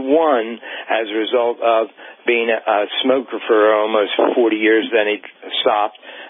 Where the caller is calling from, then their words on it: New Jersey, United States; from Jersey, but really right across from Philadelphia.